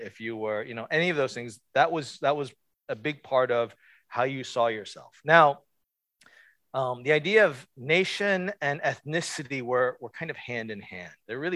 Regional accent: Virginia, United States; born there; I wasn't born in Korea. I was born here in Virginia, but I'm Korean.

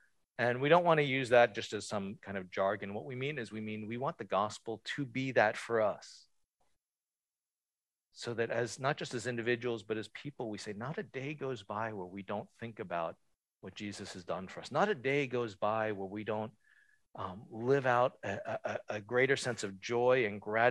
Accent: Virginia, United States; born there; I wasn't born in Korea. I was born here in Virginia, but I'm Korean.

